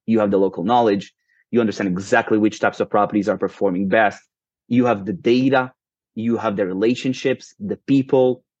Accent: Israel; I bought it from Israel, which is where I live currently. So I was born and raised in Israel

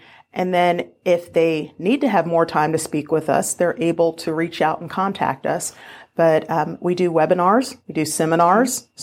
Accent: Arlington, Virginia, United States; Well, I grew up in Arlington.

